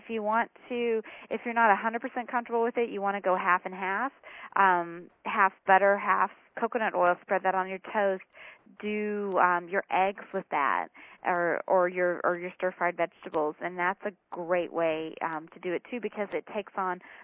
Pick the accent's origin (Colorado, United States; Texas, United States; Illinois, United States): Texas, United States; I'm from Texas, but it's really good.